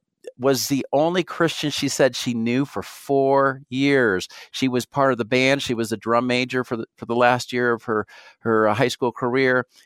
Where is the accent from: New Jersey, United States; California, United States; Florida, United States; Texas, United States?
California, United States; now in Utah, United States; And I'm from Southern California. I went to church that had 7,000 people and they had a huge youth group.